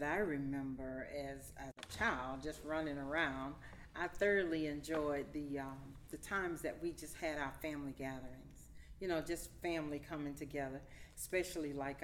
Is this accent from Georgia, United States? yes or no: yes; Valdosta, Georgia, United States; also born or lived in Newark; I was born in Essex County, Newark, New Jersey. And I came here to Valdosta when I was about 8 months old. So I've been here ever since.